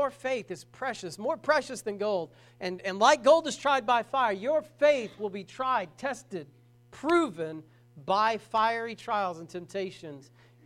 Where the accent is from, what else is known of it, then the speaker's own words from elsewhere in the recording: Braggs, Oklahoma, United States; also born or lived in Muskogee / Vian; It's funny, because I grew up in Braggs, and there were a lot of people in Braggs that thought if they could just get out of Braggs, life would be better.